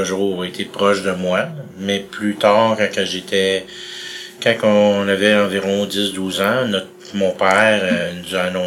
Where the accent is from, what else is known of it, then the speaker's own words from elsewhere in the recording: Longueuil, Quebec, Canada; Il a connu ma mère jeune, puis il a toujours resté ici. Fait que moi, je viens dans le fond de Longueuil. J'ai toujours été proche. Après ça, plus tard, quand j'avais peut-être, je dirais 7-8 ans, on a déménagé à La Plaine.